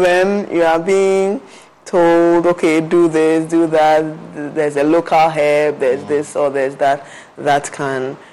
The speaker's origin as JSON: {"language": "English", "country": "Ghana", "said": "For we as a Ghanaian community, sometimes the decision to go to the hospital to see your healthcare provider is modulated by quite a few factors."}